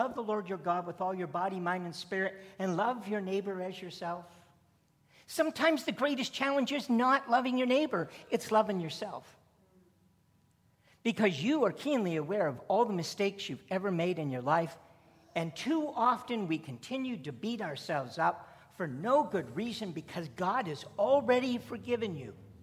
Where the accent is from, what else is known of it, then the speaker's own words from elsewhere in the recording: Simcoe, Ontario, Canada; when I was growing up in Simcoe, we had 3 African-American families in the whole town.